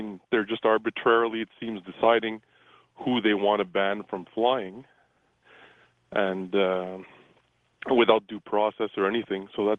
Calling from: British Columbia, Canada; I'm calling from Canada here.

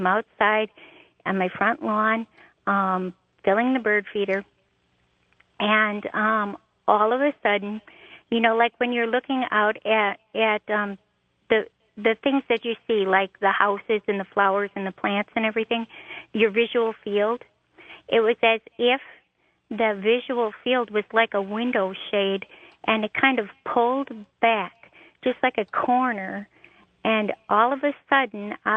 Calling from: Milwaukee, Wisconsin, United States; I'm in Milwaukee, and I'm listening on StreamLink.

